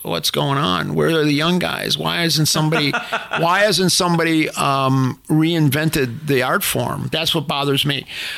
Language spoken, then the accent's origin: English; Chicago, Illinois, United States; because I came from the South Side of Chicago.